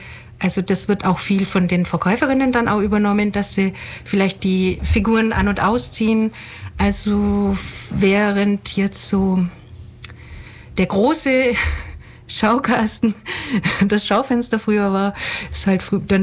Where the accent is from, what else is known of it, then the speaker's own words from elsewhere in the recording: Herrenstetten, Bavaria, Germany; ich komme hier aus dem Landkreis Neu-Ulm, also bei Altenstadt, in einem schönen Dorf in Herrenstetten wohne ich.